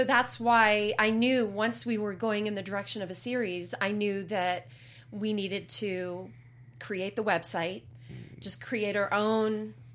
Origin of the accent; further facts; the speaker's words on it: New York, United States; now in Los Angeles, United States; I'm a New Yorker. I've been in the theater forever, and I moved out to LA 2 years ago